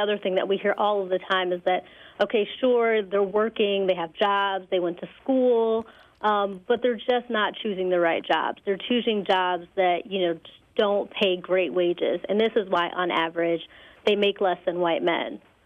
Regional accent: Ohio, United States; I'm actually from Northeast Ohio, so a lot of my family are UAW members who work in manufacturing

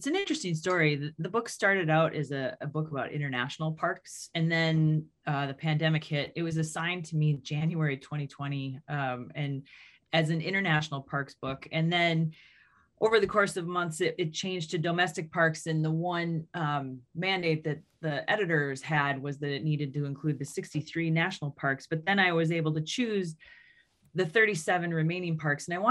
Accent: Duluth, Minnesota, United States; Well, I grew up in Duluth. My dad's family immigrated here from Sweden to various parts of northern Minnesota. So it really was home.

